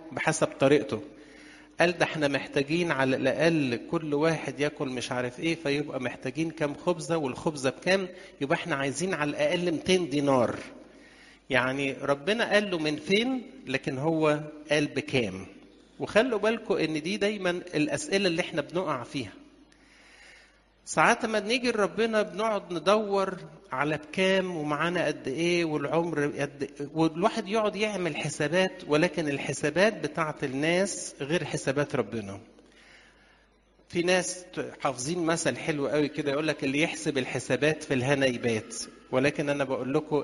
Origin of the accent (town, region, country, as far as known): Egypt